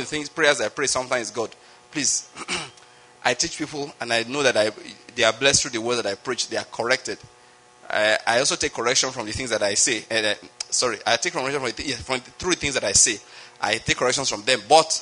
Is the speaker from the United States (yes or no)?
no; Nigeria; maybe because I'm a Nigerian.